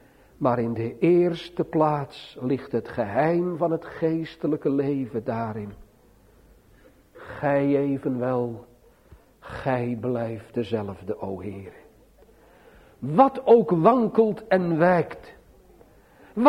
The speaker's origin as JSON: {"language": "Dutch", "region": "South Holland", "country": "Netherlands", "tie": "born there", "said": "De afgescheiden dominee, vroeger in Giessendam gestaan, vlak bij mijn geboorteplaats."}